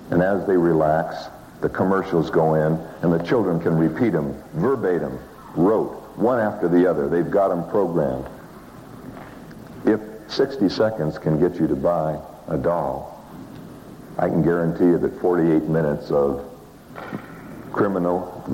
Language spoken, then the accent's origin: English; San Diego, California, United States; I look at Adelaide and it reminds me of San Diego, my hometown.